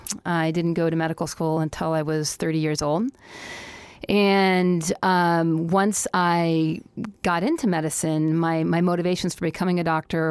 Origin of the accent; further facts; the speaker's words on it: Colorado, United States; also born or lived in New York City, United States; But I came from Colorado. I grew up in Colorado. But I hadn't lived in the mountains since I was a child.